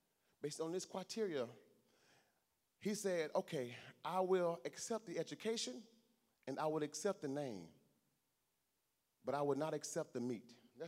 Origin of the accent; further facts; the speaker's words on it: Mississippi, United States; I'm from Mississippi, raised on a farm my entire life till I was 23 years of age. How do you name a country boy